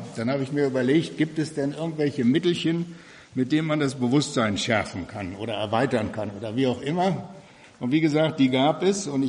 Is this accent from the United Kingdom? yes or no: no; Namibia; now in Germany; Ich bin in Namibia geboren und aufgewachsen